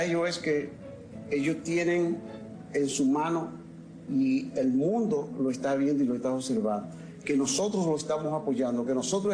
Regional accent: Dominican Republic; de República Dominicana, y soy el presidente de la Junta Democrática Dominicana.

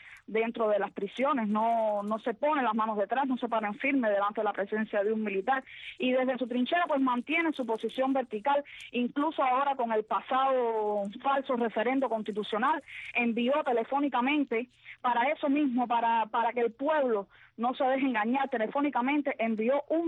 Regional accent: Cuba; No, no, yo soy una cubana

